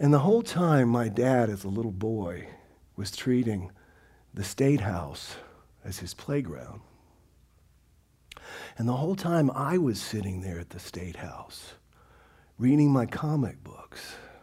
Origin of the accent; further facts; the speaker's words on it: South Carolina, United States; But something happened this week in my home state, which everybody knows about. I used to manage a radio station in Charleston, South Carolina.